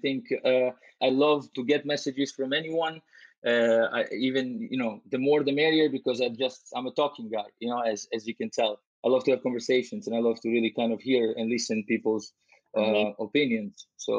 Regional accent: Italy; also born or lived in Albania; Well, I was born in Albania originally, but I did grow up in Italy because I lived there for 11 years.

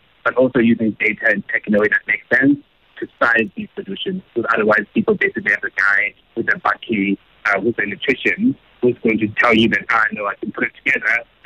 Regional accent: Mthatha, Eastern Cape, South Africa; I'm originally from Mthatha and then was at UCT and at Stanford on full scholarship

